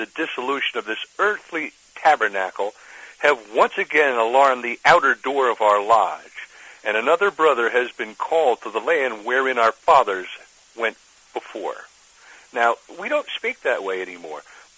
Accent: Freehold, New Jersey, United States; And on Memorial Day in my hometown, Freehold, Olive Branch, my father's mother lodge, we'll march in full Masonic regalia just to show that they're a full part of the community of Freehold, New Jersey.

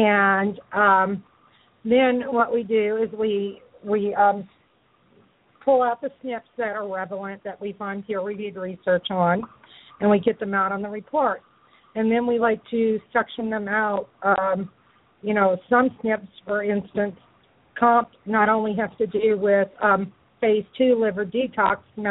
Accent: New Orleans, Louisiana, United States; And I went to a geneticist in my hometown, New Orleans

